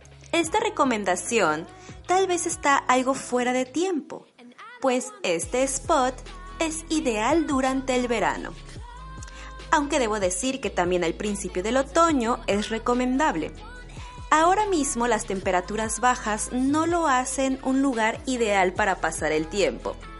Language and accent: Spanish; Mexico; now in Germany; una mexicana viviendo en Alemania